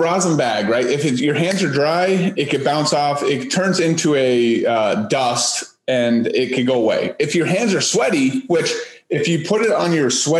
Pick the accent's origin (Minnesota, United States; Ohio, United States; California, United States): California, United States; Growing up in California, I didn't really see a lot of bats.